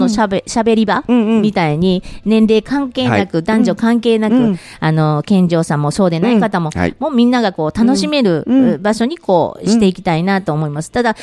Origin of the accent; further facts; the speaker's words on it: Kansai, Japan; accent: Kansai dialect; 私は関西人なのでどうしてもねテンションが上がると関西弁がちょっと出てしまう、